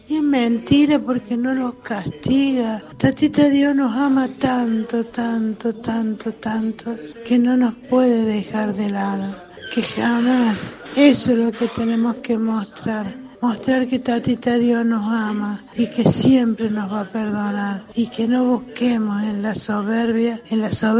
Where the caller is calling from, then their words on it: Córdoba, Argentina; de Córdoba Capital.